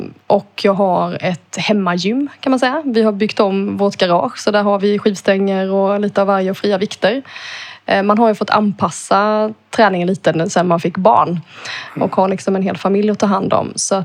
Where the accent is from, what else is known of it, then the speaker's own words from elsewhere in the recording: Kalmar County, Sweden; Men vi är stolta smålänningar ändå.